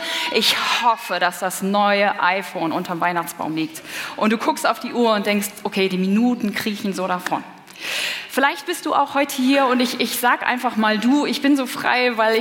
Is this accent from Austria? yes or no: no; Kenya; moved away; Ich bin in Kenia aufgewachsen